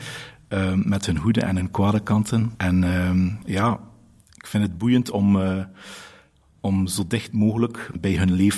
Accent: Koksijde, Flanders, Belgium; Ik ben zelf ook van Kokzijde.

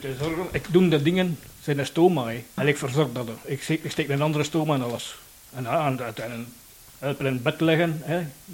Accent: Denderleeuw, East Flanders, Belgium; Ik kom uit Denderleeuw. Ik ben geboren in Denderleeuw en ik ben van 51.

